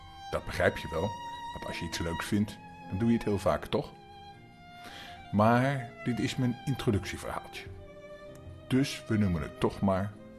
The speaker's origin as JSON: {"language": "Dutch", "region": "Zeeland", "country": "Netherlands", "said": "Want ik kom uit Zeeland."}